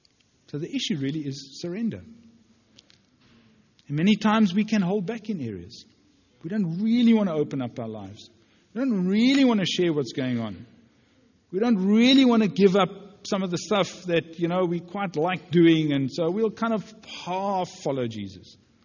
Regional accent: Johannesburg, Gauteng, South Africa; We come from Johannesburg. We have hundreds of friends there. I came here knowing very few people.

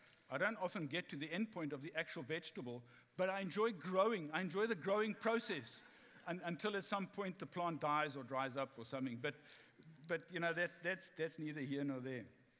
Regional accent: Welkom, Free State, South Africa; now in Cape Town, South Africa; where we grew up in Welkom in the Free State, there are two English schools.

